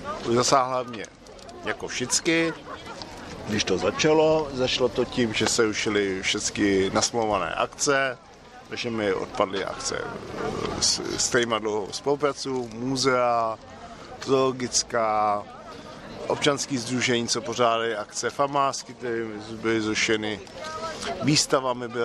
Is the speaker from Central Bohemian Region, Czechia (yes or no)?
yes; Mělník, Central Bohemian Region, Czechia; já košíkář, jsem košíkář a jsem z Mělníka